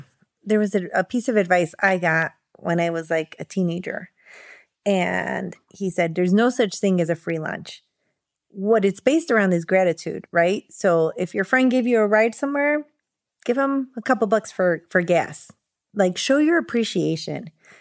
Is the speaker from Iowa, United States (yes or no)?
no; Chicago, Illinois, United States; So I was born here in Chicago. My mom is from Durango and my dad's from Jalisco